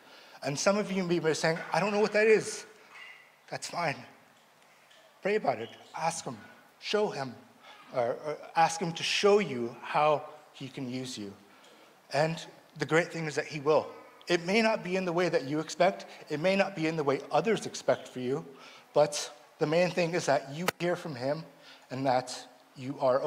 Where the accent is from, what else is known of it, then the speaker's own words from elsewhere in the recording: Los Angeles, California, United States; I grew up being underprivileged, and I grew up in Los Angeles, really nasty area in Los Angeles where I grew up